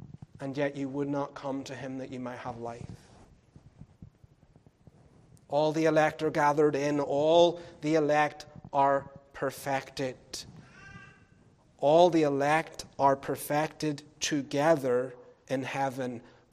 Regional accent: United Kingdom; something that's different to me as a British person is when you send out the details of the child.

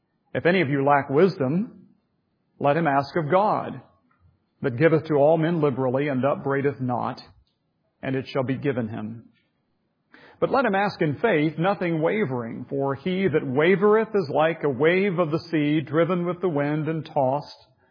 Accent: West Virginia, United States; I'm from West Virginia. I never learned to read, so I'll do my best.

